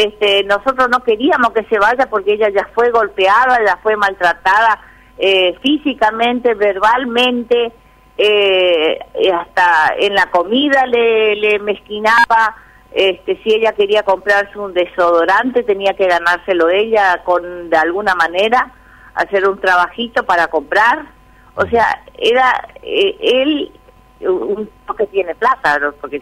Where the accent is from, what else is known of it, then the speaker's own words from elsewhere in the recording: Montecarlo, Misiones, Argentina; Sí, soy de Monte Carlo también, sí